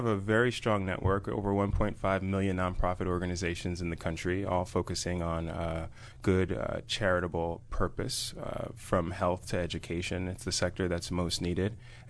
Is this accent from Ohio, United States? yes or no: no; New York City, New York, United States; I grew up in New York City on Staten Island.